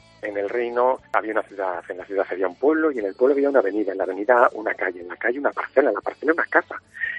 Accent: Azuqueca de Henares, Castilla-La Mancha, Spain; also born or lived in Antigua; now in Villanueva de la Torre, Spain; Nací en la Antigua, me he criado en Azuqueca de Henares y vivo en Villanueva de la Torre con mi familia.

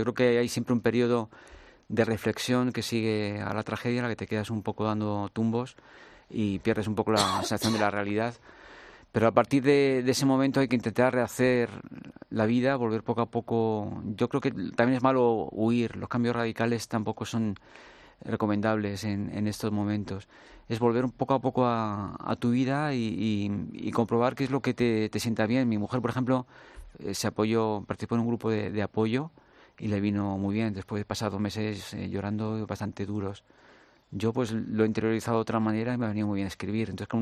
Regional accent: Madrid, Community of Madrid, Spain; also born or lived in New York, United States; yo soy de Carabanchel

